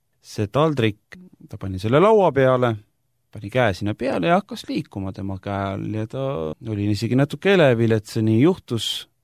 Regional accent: Elva, Tartu County, Estonia; Ma olen pärit Elvast ja Elva on selline spordilembene linn

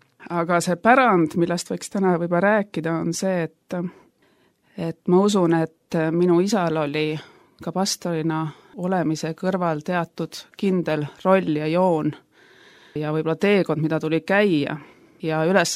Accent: Järvakandi, Rapla County, Estonia; Ma olen sellises väga küpses eas daam. Mul on hea meel öelda, et ma olen pärit Järvakandist ja minu kodukogudus on Järvakandi Nelipühi kogudus ja sinna ma kuulun praegu

